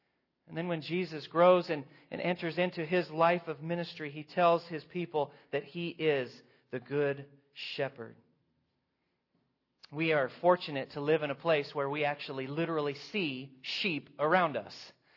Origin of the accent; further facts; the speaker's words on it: Turner, Oregon, United States; I grew up in Turner, which is the home of the Lamb Festival